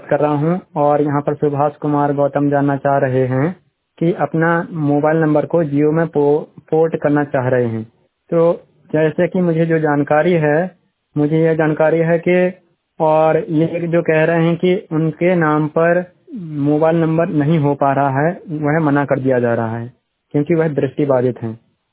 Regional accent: Uttarakhand, India; मैं उत्तराखंड का रहने वाला हूं, 100% दृष्टि दिव्यांग हूं

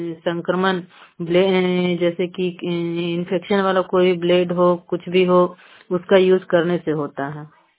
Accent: Chandi, Bihar, India; मैं चंडी से हूँ।

